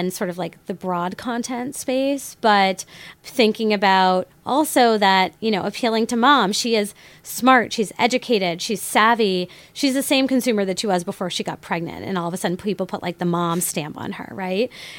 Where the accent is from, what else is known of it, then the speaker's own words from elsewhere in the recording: Massachusetts, United States; while I grew up on Cape Cod and it is coastal